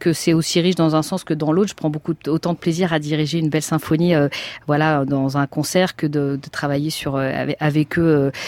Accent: Île-de-France, France; j'ai grandi en Seine-Saint-Denis.

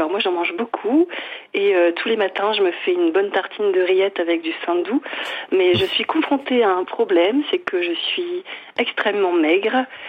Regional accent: Hauts-de-France, France; je suis une bonne nordiste.

